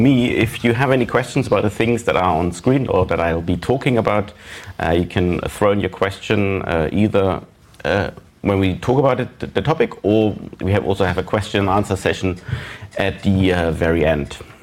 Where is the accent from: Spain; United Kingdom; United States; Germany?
Germany; English is a second language; I'm from Germany.